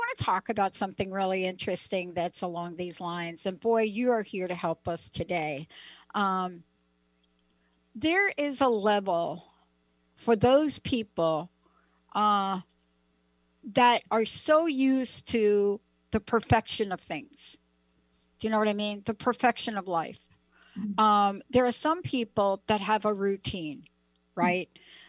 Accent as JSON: {"language": "English", "region": "East Coast", "country": "United States", "tie": "born or raised there", "also_born_or_lived": "New Jersey", "said": "You know, I grew up on the East Coast. So, you know, I lived in a part of New Jersey later on in my life."}